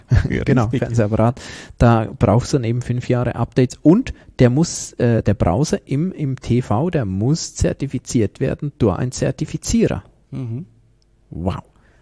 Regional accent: Switzerland; Gut, die sind in der EU, aber ja, wir sind ja Schweizer

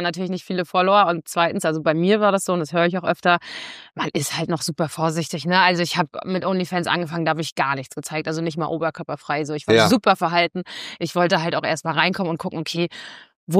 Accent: Rostock, Mecklenburg-Vorpommern, Germany; in meiner Heimatstadt in Rostock

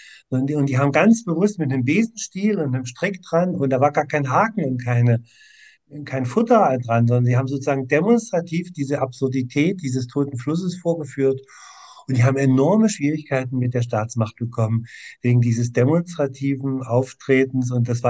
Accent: Halle, Saxony-Anhalt, Germany; Und ich bin in Halle-Saale damals groß geworden, habe in Halle-Saale gelebt.

